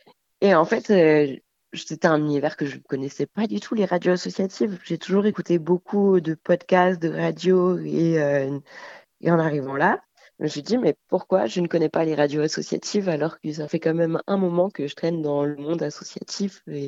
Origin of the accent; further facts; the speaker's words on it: Provence-Alpes-Côte d'Azur, France; Alors donc moi je suis originaire du Var, j'ai travaillé à Mulhouse